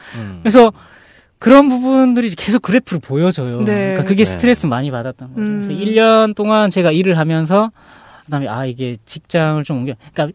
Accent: North Korea; now in South Korea; 나만 이제 북한 출신이고 나머지는 다 이제 남한 출신이잖아요.

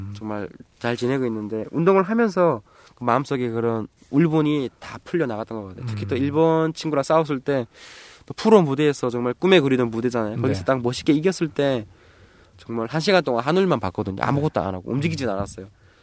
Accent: North Korea; 북한에서 왔다는 이유로 월급도 안 주고

